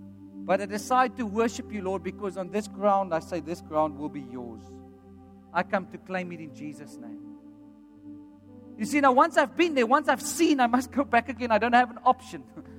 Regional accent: South Africa; But being a South African, there's nothing wrong with that.

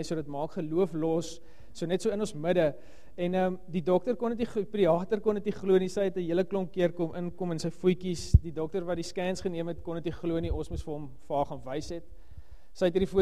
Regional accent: Tulbagh, Western Cape, South Africa; En ek is 'n Bolander, ek het in Tulbagh groot geraak, wat die ander kant is.

